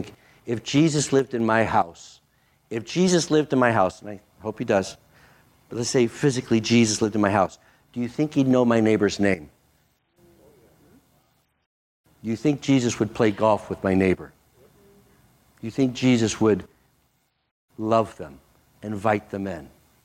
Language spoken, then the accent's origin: English; the West, United States; All I knew is this. I'm an American. I was raised in the West. I'm white. I'm old.